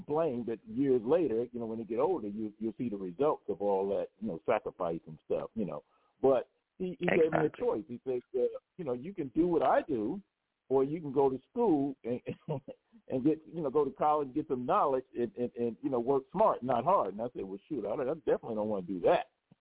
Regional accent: Newark, New Jersey, United States; I'm from Newark, New Jersey. So I'm not too far from New York.

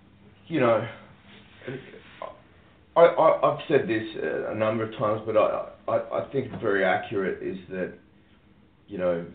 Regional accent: Australia; I thought I was off the hook because I'm Australian for not knowing about this couple.

